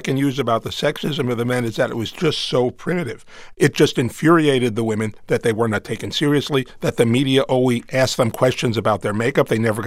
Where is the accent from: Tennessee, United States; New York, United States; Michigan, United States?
New York, United States; Brooklyn; Yeah, well, you know, I grew up in Brooklyn. You know, yachting is not in my past